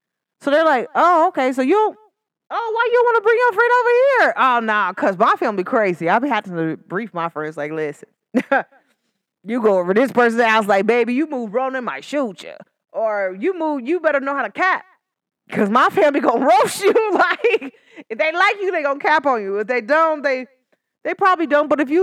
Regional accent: Cincinnati, Ohio, United States; I don't care where I'm at in the world. I'm from Cincinnati. Cincinnati is considered one of the skeppiest places ever.

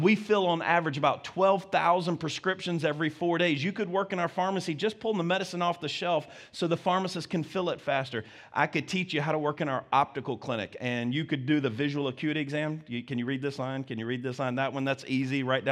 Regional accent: Alabama, United States; I'm from Alabama, and people say, I can't believe you talk so fast being from Alabama. I know it. I married a Yankee, and she taught me how to do this.

